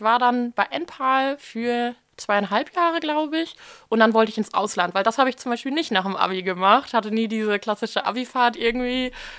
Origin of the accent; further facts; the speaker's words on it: Germany; da, wo ich aufgewachsen bin, ist so typische Pferdegegend. Tatsächlich da so zwischen Münster und Osnabrück überall.